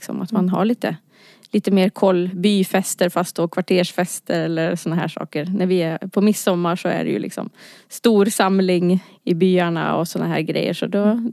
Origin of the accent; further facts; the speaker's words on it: Dalarna County, Sweden; Jag är Dalkulla. 43 år har jag blivit och inträtt i medelåldern.